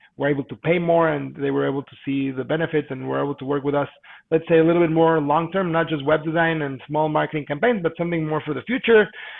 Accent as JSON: {"language": "English", "region": "Mexico City", "country": "Mexico", "said": "And I am from Mexico City myself, so I'm definitely exposed to, let's say, international things."}